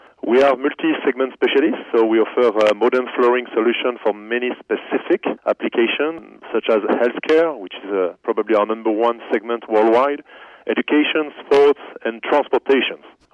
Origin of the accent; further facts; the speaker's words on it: France; accent: French; English is a second language; now in Chicago, United States; Yeah, thank you to recognize, you know, my French accent. I didn't catch yet the Chicago one.